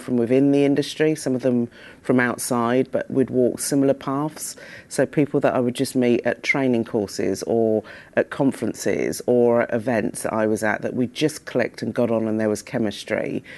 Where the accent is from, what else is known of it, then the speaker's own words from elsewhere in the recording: Reading, South East England, United Kingdom; So look, Reading is known as mini Barbados because so many people from Barbados sort of descended to Reading in the early 60s. And I think I'm typical of most sort of second generation immigrants of West Indi